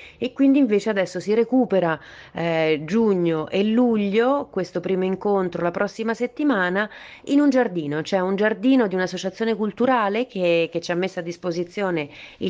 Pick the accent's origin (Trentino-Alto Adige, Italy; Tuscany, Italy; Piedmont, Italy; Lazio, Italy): Lazio, Italy; Rome; now in Barcelona, Spain; che vivo a Barcellona, ma vengo da Roma.